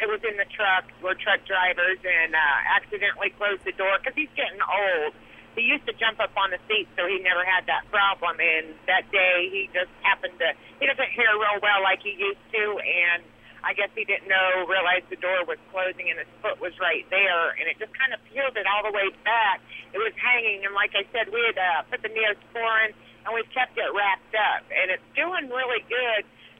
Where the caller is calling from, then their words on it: Rolla, Missouri, United States; I'm over in Missouri right now, Rolla, Missouri.